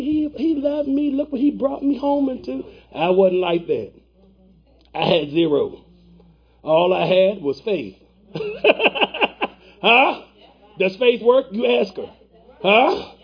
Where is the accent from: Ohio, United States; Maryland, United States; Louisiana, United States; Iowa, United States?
Maryland, United States; born there; moved away; I had to leave my country. I was born in Maryland. I had to leave my kindred. My mom and my daddy is in Maryland.